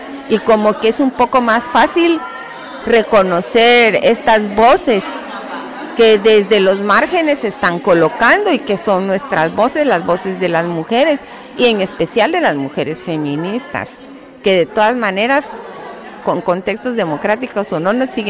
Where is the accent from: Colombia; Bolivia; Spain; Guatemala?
Guatemala; Yo vengo de Guatemala